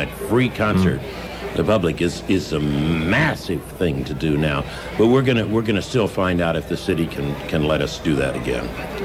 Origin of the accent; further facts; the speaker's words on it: New Orleans, Louisiana, United States; I grew up in New Orleans, and there's so many good barrel house musicians